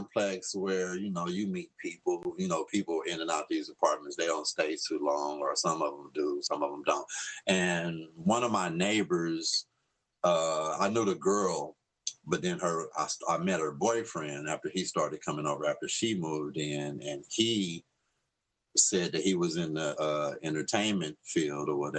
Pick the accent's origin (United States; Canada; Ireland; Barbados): United States; West Coast; And I mean, I'm from the West Coast, so of course I listen to some West Coast beats.